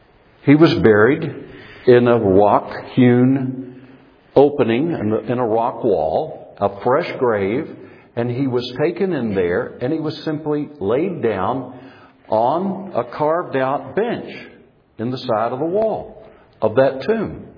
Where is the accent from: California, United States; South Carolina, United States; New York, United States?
South Carolina, United States; Myrtle Beach; In my hometown, I found in the news this week, there was a giant jellyfish washed up in Myrtle Beach, South Carolina.